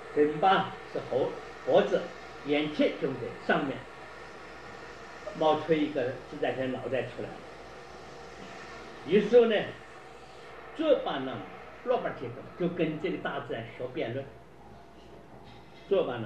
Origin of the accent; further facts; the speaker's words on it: China; 我们中国人小时候叫做不刚踏斗